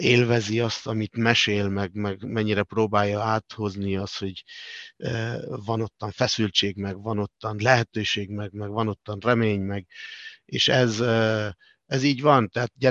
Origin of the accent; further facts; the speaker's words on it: Argentina; Hungarian is a second language; mi nagy részben spanyoloktól, meg olaszoktól származunk Dél-Amerikából